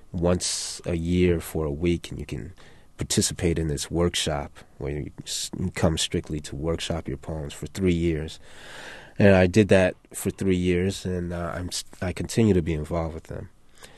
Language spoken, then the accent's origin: English; Detroit, Michigan, United States; I grew up in Detroit.